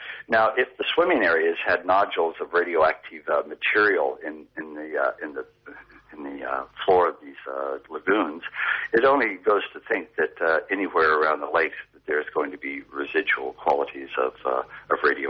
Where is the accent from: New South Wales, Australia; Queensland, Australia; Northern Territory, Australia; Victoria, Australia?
Victoria, Australia; Ballarat; at the Ballarat Fine Arts Gallery, which was my hometown, obviously